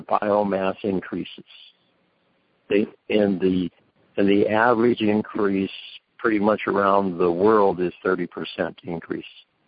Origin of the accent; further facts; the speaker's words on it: Minnesota, United States; I'm originally from Minnesota. I know what it is. I came off of a farm in Minnesota.